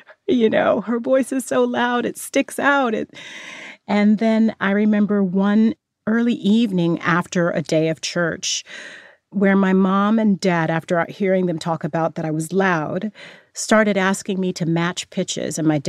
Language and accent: English; Fresno, California, United States; I was this kid from Fresno, California, who had gotten accepted to Juilliard